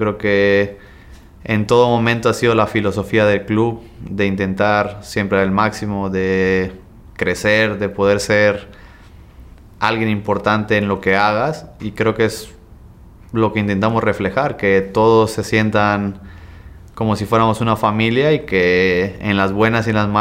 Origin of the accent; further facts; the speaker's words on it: Mexico; Es una ciudad que me gusta mucho, que hay mucha gente mexicana, donde yo me siento como en mi país